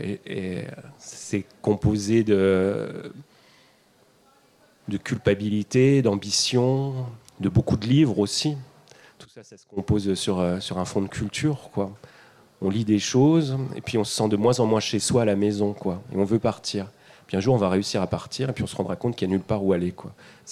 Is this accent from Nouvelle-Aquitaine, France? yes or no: no; Épinal, Grand Est, France; Épinal, c'est une petite vallée dans les Vosges où il se passait, enfin en tout cas à mon goût, pas grand-chose, et où j'ai grandi, j'ai eu une enfance normale. J'ai grandi dans un milieu populaire